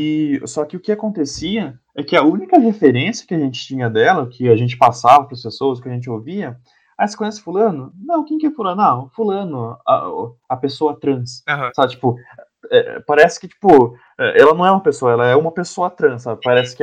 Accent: Northeast Region, Brazil; Não é porque eu sou nordestina que a minha vida é sofrida

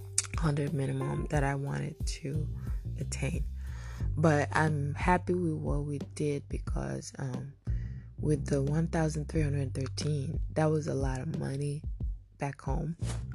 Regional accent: Togo; As you know, I am a West African. I'm from Togo, West Africa. Togo is a very small country

